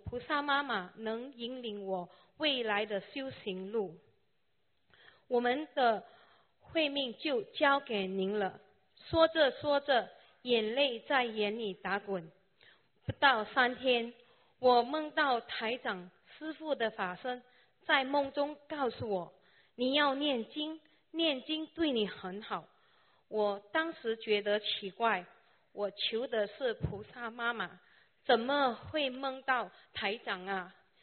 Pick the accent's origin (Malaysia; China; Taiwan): Malaysia; also born or lived in Singapore; 一个因缘让我和男友来到新加坡工作，也因为健康的问题让我回去马来西亚。